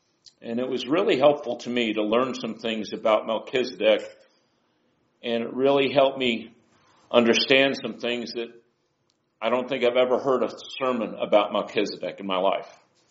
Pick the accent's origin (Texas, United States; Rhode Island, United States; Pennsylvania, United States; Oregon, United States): Oregon, United States; born there; also born or lived in California / Ohio / New York / Tennessee; and I don't really have a Tennessee accent because I was born in Oregon. I lived in California. I've lived in Ohio. I lived in New York kind of longer than I wanted to, and I've been in Tennessee for 34 years.